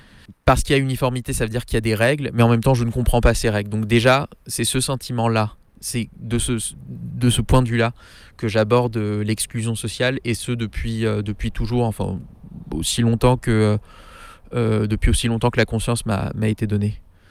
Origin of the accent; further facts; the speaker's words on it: Paris, Île-de-France, France; j'ai 24 ans. Je suis né à Paris, j'y ai grandi, j'ai vécu à l'étranger, je suis revenu à Paris.